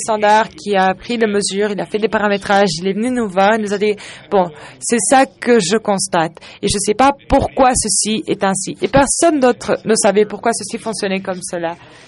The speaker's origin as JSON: {"language": "French", "country": "Colombia", "said": "je viens de la Colombie."}